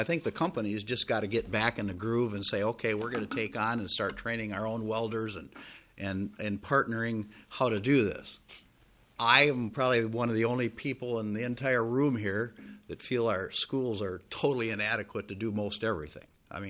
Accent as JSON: {"language": "English", "town": "Owatonna", "region": "Minnesota", "country": "United States", "tie": "born or raised there", "said": "I don't know exactly what they're all doing in my hometown of Owatonna right now."}